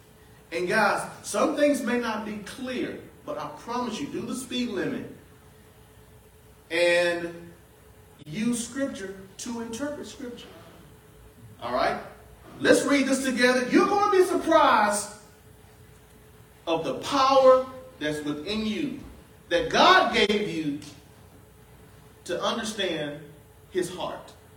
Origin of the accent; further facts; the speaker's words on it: Falfara, South Carolina, United States; I'm from Falfara, South Carolina. I talk a certain way. And I own it. I love it. I'm proud of it.